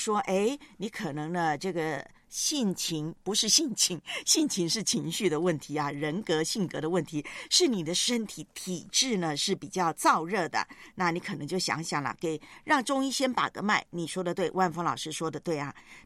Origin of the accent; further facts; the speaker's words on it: Guangdong, China; 咱们广东这边呢就是女人生产之后坐月子要分享那个什么姜醋